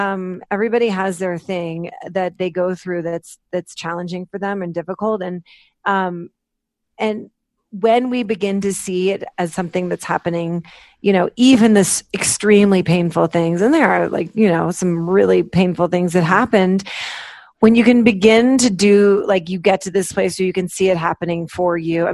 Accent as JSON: {"language": "English", "region": "East Coast", "country": "United States", "tie": "born or raised there", "also_born_or_lived": "Washington, D.C.", "said": "I grew up on the East Coast, like all over the East Coast. I've lived basically everywhere north of from Washington, D.C., where I was born, like up to New Hampshire."}